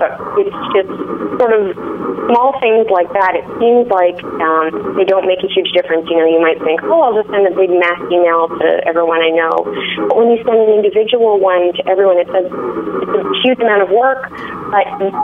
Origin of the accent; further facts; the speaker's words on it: Edmonton, Alberta, Canada; I grew up in Edmonton, Alberta, in Canada